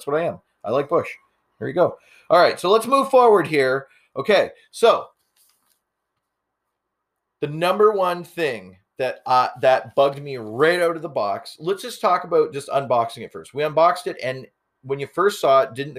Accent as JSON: {"language": "English", "country": "Canada", "said": "I'm a Canadian. I'm supposed to beat Ryan C."}